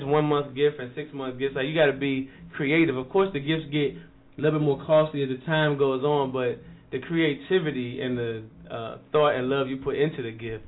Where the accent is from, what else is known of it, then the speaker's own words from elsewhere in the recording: Richmond, Virginia, United States; this will make its way back to my hometown, Richmond.